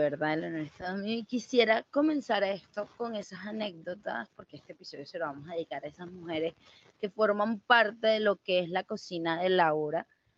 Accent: Puerto La Cruz, Anzoátegui, Venezuela; also born or lived in Bolívar; de donde nosotros somos, de Puerto La Cruz, pero nosotros vivimos en el estado Bolívar mucho tiempo

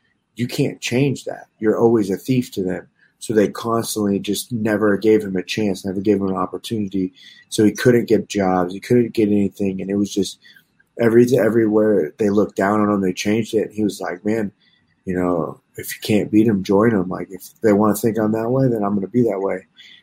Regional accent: Michigan, United States; We're both from Michigan, I think.

